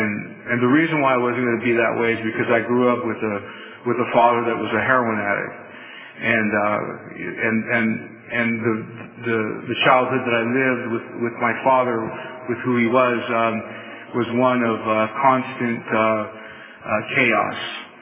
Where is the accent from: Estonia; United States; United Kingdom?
United States; Faribault, Minnesota; I grew up in Faribault. I don't know if you guys know where Faribault is at.